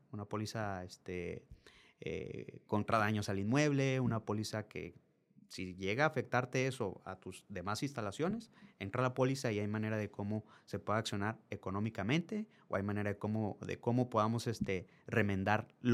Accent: Tijuana, Baja California, Mexico; Yo vengo de Tijuana.

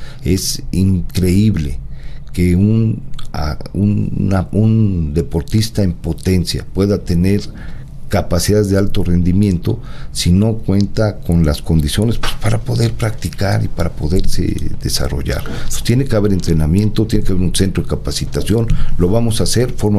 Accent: Veracruz, Mexico; yo soy veracruzano

